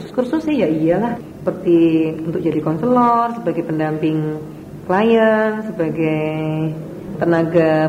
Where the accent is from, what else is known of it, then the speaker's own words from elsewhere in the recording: Yogyakarta, Special Region of Yogyakarta, Indonesia; born there; Saya lahir di Yogyakarta 23 Mei 58.